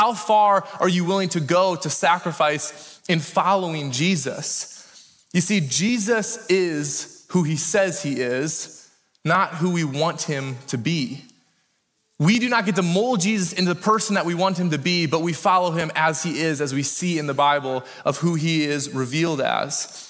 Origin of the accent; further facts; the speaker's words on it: Orange City, Iowa, United States; I'm from Orange City, Iowa. Any Northwest Iowaners?